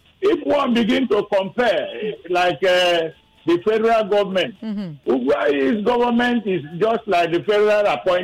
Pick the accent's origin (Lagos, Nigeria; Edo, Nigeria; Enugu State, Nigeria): Enugu State, Nigeria; I'm from Enugu State.